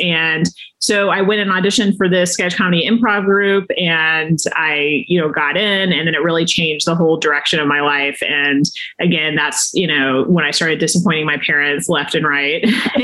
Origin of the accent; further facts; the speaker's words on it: Texas, United States; And, I was coming from Texas and so then I got to college and I met, other Republicans.